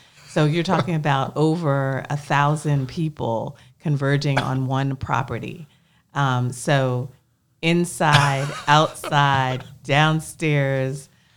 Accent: Nassau, New Providence, Bahamas; also born or lived in Columbia, United States / Baltimore, United States; now in Charlotte, United States; So originally, actually, I'm a Bahama mama. So I'm from Nassau, Bahamas.

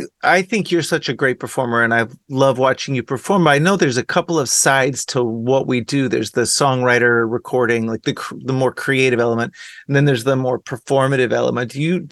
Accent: Dallas, Texas, United States; I grew up in Dallas, which is we played together there not too long ago.

